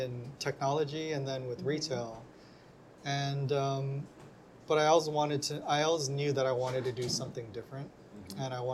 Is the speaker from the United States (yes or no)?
yes; Hawaii, United States; growing up, being born and raised in Hawaii, it didn't seem like that was real because it wasn't to me.